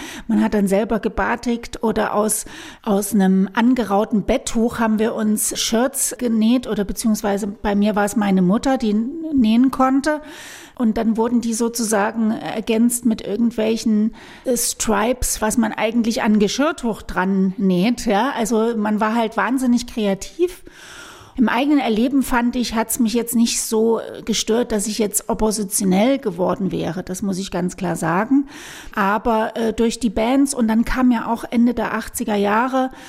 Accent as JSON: {"language": "German", "town": "Leipzig", "region": "Saxony", "country": "Germany", "tie": "born or raised there", "accent": "Saxon", "said": "Ich bin in der Frauenklinik geboren und aufgewachsen bin ich in Connewitz. Erst in der Karl-Liebknecht-Straße, heute Karli genannt, und später am Connewitzer Kreuz."}